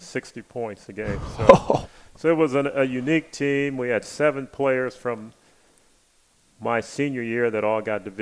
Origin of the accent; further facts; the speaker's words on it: East Chicago, Indiana, United States; Well, I grew up in Indiana, northern Indiana, small city called East Chicago, Indiana, which is right between Gary, Indiana, and Chicago, Illinois.